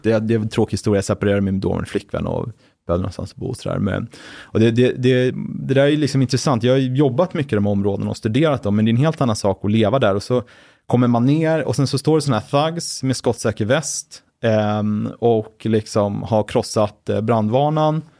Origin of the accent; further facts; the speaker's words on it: Sweden; jag är svensk